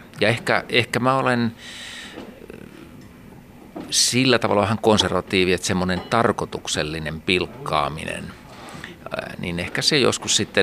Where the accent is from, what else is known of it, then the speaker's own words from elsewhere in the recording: Helsinki, Uusimaa, Finland; 60-luvulla munkkivuorilaisessa lapsuudessa, lähiölapsuudessa Helsingissä